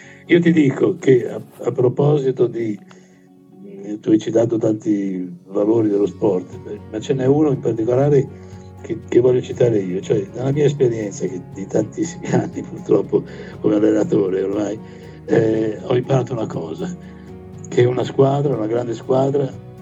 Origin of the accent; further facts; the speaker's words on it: Milan, Lombardy, Italy; Io sono di Milano, sì, e andavamo lì nella nebbia, col freddo